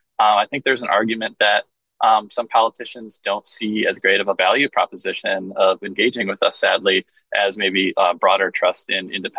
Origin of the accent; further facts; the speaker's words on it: Michigan, United States; I reported for a couple of years in my home state of Michigan at Bridge Magazine, which is a nonprofit there.